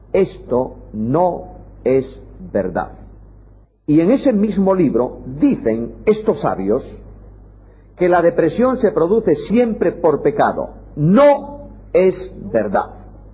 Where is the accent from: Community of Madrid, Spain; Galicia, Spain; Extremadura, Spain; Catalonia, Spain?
Galicia, Spain; Y yo, como gallego, buen gallego